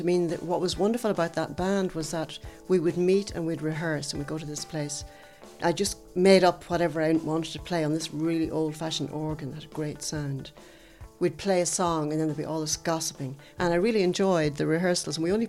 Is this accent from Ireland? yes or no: yes; Ulster, Ireland; when I was growing up in Donegal and I was that age in my teenage years, I used to religiously watch Ready, Steady, Go and Top of the Pops.